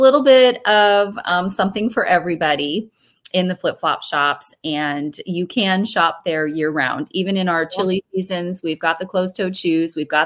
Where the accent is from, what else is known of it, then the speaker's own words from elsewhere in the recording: California, United States; Well, we are from California and loved growing up there, had the best time growing up there, and raised our family there.